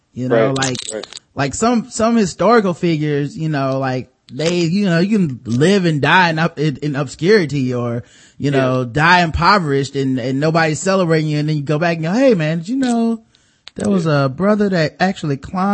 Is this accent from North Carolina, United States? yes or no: yes; Charlotte, North Carolina, United States; Yeah, I grew up in Charlotte.